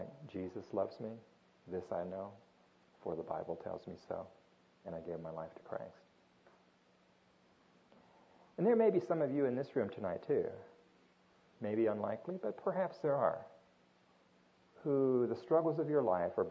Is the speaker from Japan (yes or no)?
yes; Japan; And in growing up in Japan, I was a lot closer to that than a lot of people might have been.